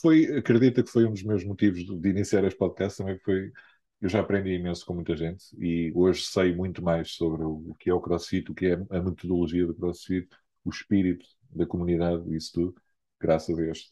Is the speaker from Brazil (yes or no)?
no; Porto, Norte, Portugal; às vezes eu sou do Porto, não é?